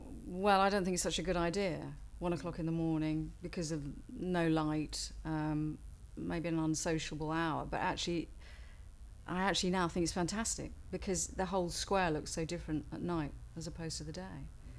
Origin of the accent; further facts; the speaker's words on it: Woking, South East England, United Kingdom; and I'm 46, and I come from Woking in Surrey.